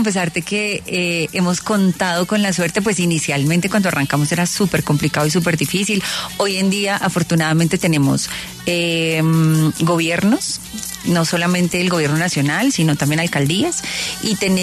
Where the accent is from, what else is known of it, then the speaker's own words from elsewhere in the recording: Medellín, Antioquia, Colombia; born there; yo nací en la Comuna 13 de Medellín